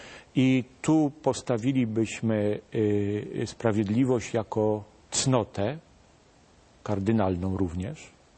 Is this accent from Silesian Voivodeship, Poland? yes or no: no; Kalisz, Greater Poland Voivodeship, Poland; obrazem właściwie z mojego rodzinnego miasta, z Kalisza